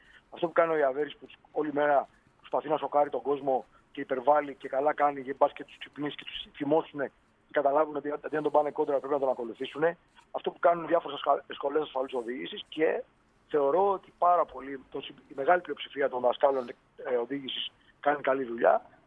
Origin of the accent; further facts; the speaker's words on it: Greece; με βρίζουν εμένα και ας μην ξέρουν ότι είμαι Έλληνας.